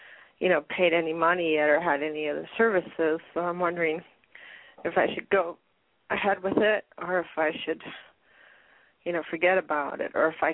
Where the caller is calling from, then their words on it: Washington, United States; I'm calling from Washington State.